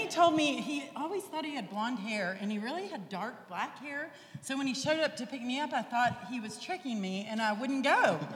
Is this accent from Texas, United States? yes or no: yes; Lubbock, Texas, United States; I grew up in Lubbock, Texas. I have an older sister, and he has an older brother.